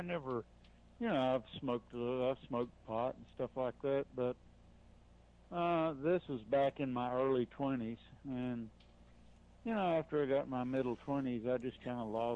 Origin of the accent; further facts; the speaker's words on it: Kingsport, Tennessee, United States; And I was born and raised in Kingsport.